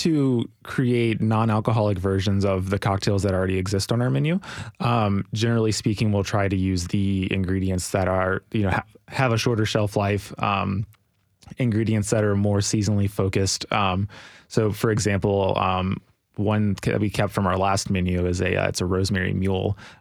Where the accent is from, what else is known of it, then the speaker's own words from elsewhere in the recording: Louisiana, United States; which really hurts for me since I'm from Louisiana.